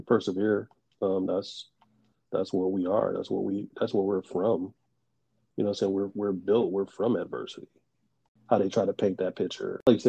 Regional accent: United States; So yeah, I'm a patriot. And I'm American. So I don't like the term African American. I'm an American like everybody else.

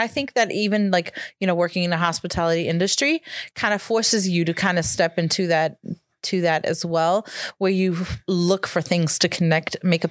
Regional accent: Bosnia & Herzegovina; English is a second language; like I used to tell people I'm from Bosnia and people would be like, Boston?

